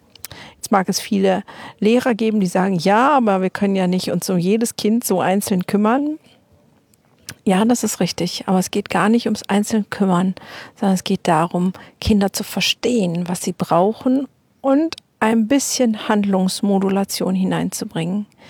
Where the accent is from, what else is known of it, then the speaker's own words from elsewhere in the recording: Germany; Bei uns in Deutschland läuft so einiges schief.